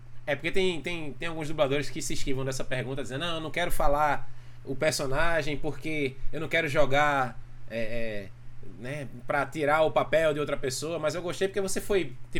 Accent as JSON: {"language": "Portuguese", "region": "Pernambuco", "country": "Brazil", "accent": "Pernambuco", "said": "para mim, que sou pernambucano, nordestino, tem essa, né? Eu tenho esse sotaque característico na minha voz aqui da região. Eu tento até forçadamente não falar tanto desse jeito."}